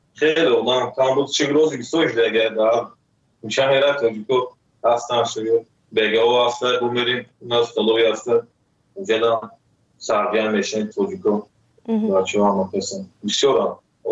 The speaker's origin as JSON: {"language": "Persian", "country": "Tajikistan", "also_born_or_lived": "Russia", "moved": "yes", "lives_now": "South Korea", "said": "سال 2015 از تاجیکستان آمدم."}